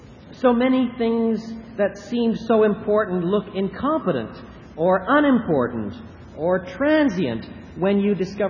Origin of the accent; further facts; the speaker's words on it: Canada; Being a Canadian, I'm a little slower